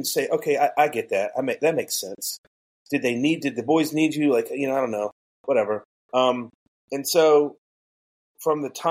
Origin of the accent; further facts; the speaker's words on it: Georgia, United States; now in Florida, United States; like in the South where I'm from Georgia, I live in Florida.